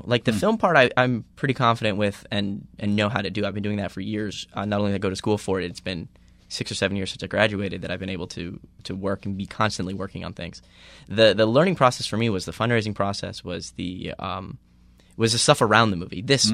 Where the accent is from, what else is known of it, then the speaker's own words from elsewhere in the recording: Miami, Florida, United States; growing up in Miami and being a young student, basically, when Art Basel Miami Beach first came to Miami